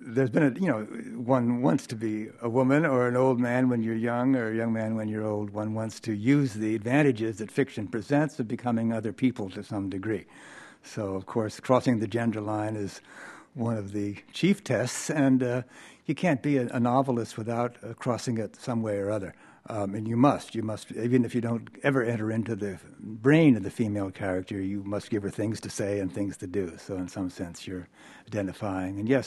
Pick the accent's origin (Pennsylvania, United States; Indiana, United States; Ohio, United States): Pennsylvania, United States; born there; also born or lived in New York City; So living in New England for a Pennsylvania-born boy has always been a slightly strange experience. I moved there to get away from New York City and to find a little space that I could call my own